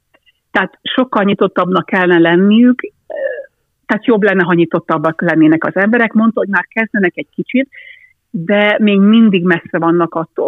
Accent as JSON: {"language": "Hungarian", "country": "Hungary", "lives_now": "Cyprus", "said": "tudták, hogy én Magyarországról vagyok, akkor hú, hát mit csinálsz te itt Cipruson, Budapest után?"}